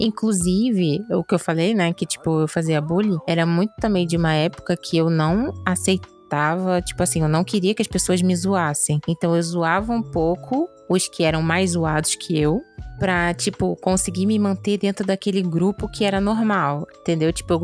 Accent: Rio de Janeiro, Brazil; eu sou do Rio, então, tipo, é uma parada que era muito difícil.

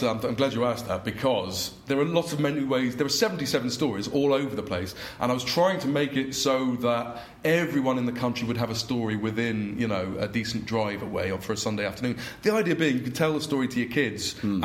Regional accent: United Kingdom; You know, I'm very proud to be British.

